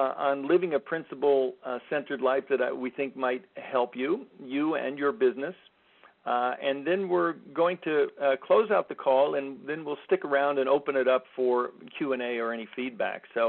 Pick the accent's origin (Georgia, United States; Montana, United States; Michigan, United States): Montana, United States; Bozeman; from Bozeman, Montana